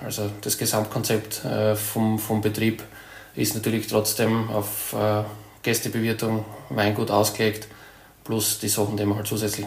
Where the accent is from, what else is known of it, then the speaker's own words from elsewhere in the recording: Styria, Austria; bei uns in der Südsteiermark natürlich Sauvignon doch sehr, ich sage jetzt einmal, vorrangig Sauvignon anpflanzt worden ist in den letzten Jahren.